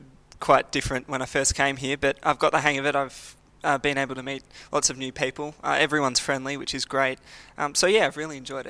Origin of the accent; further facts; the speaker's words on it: Donvale, Victoria, Australia; I'm from Donvale, Prezi. So I go to the same church as Ash.